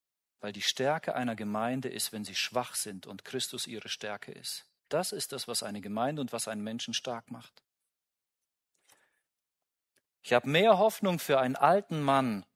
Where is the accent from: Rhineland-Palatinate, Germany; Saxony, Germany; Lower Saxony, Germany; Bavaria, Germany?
Bavaria, Germany; Günzburg; als ich in meiner Heimatgemeinde in Günzburg aufgewachsen bin